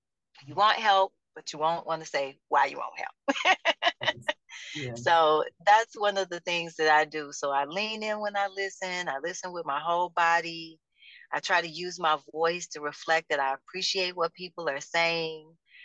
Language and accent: English; St. Louis, Missouri, United States; moved away as an adult; now in Chicago, United States; So I'm actually from St. Louis, and I came to Chicago in 1999.